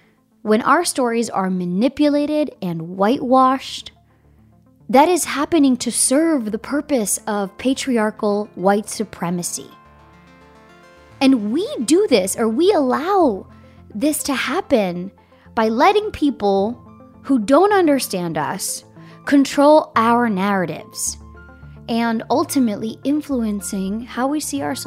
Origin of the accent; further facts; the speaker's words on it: East Coast, United States; and I'm from Colombian heritage, and I grew up in the East Coast.